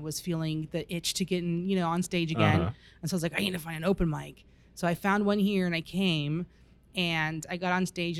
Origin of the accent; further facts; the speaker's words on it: Tampa, Florida, United States; I am. I am from Tampa, Florida.